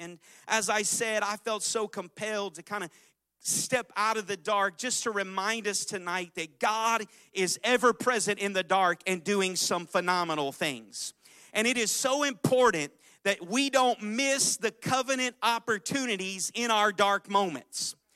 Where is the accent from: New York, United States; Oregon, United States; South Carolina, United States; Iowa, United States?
Oregon, United States; Portland; I have Starbucks, or I'm from Portland, a really good coffee in my hands.